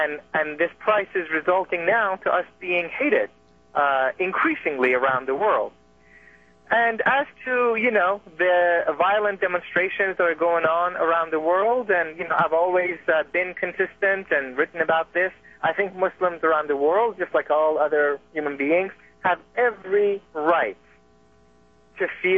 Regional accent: United States; We, as Americans, live in this strange situation of living empire

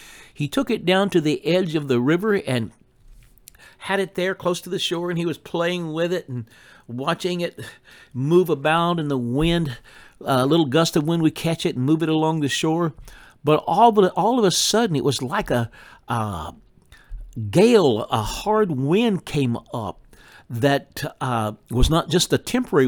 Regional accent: Texas, United States; born there; according to my physical birth, when I was born in Northwest Texas, 1947.

